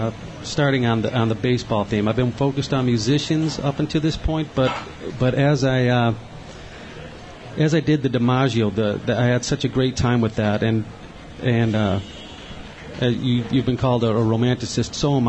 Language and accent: English; Cleveland, Ohio, United States; Well, I'm from Cleveland.